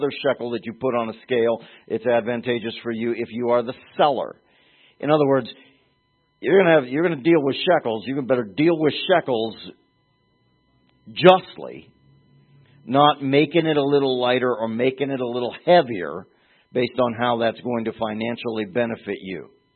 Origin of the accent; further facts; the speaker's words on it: Pittsburgh, Pennsylvania, United States; But when I was growing up in Pittsburgh, you had the Port Authority Transit, and something you could buy.